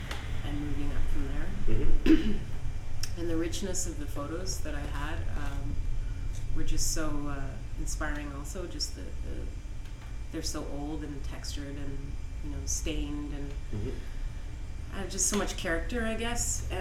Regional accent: Wallaceburg, Ontario, Canada; It's called Wallaceburg. So I kind of grew up with huge Detroit influence.

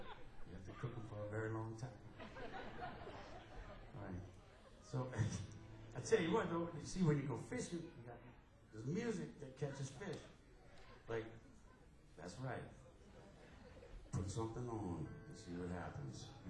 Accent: Louisiana, United States; Hey, man, we love, you know, we are from Louisiana, so we love to eat stuff that comes out of the yard.

